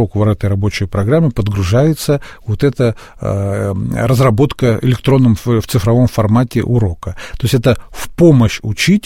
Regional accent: Altai Krai, Russia; я из Алтайского края, из Сибири, там часто бывают очень низкие температуры в некоторых населенных пунктах

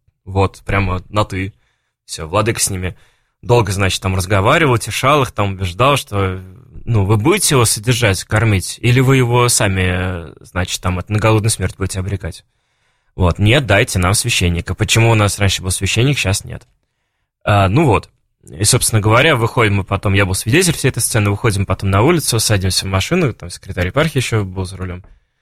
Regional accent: Orsk, Orenburg Oblast, Russia; born there; Сказали, а вы нам подходите, будете служить в Орске, где родились.

